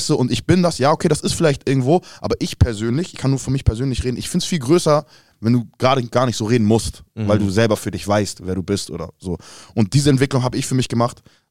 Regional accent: Hamburg, Germany; damals bin ich in Hamburg groß geworden

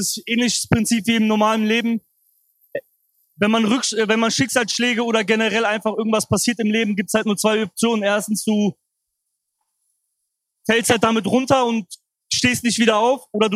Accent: Cologne, North Rhine-Westphalia, Germany; born there; now in Berlin, Germany; Ich bin gebürtiger Kölner.

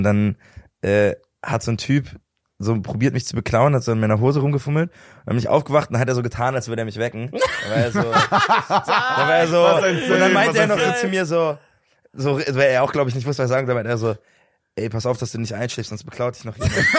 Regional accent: Berlin, Germany; Ja, also ich bin ja Berliner, ich komme aus Berlin.

